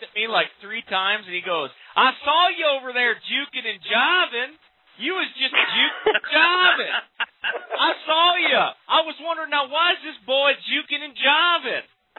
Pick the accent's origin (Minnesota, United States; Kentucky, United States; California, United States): Minnesota, United States; But I'm from Minnesota.